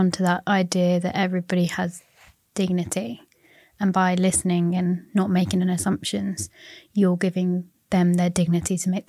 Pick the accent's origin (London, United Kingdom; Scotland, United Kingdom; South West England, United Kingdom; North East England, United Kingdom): London, United Kingdom; as a British culture and particularly a London culture, that's so the opposite.